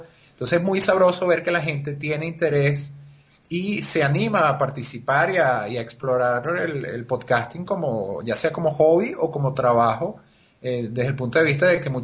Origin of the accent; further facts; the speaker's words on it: Venezuela; te traigo buenas noticias como podcaster venezolana.